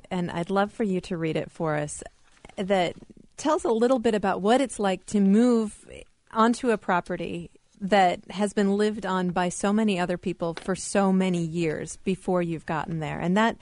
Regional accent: Iowa, United States; Well, and I think growing up in Iowa, it's very easy to take it for granted. And I lived out of the state for 10 years.

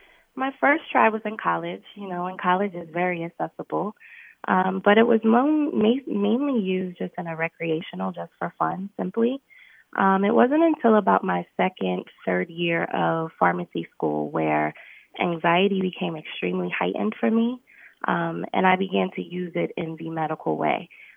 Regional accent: Pennsylvania, United States; also born or lived in Virginia; And then I moved back to Pennsylvania, which is my hometown.

